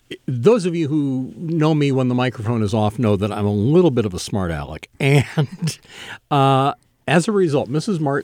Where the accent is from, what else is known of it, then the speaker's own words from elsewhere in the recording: Bishop, California, United States; I'm a kid from Bishop, California.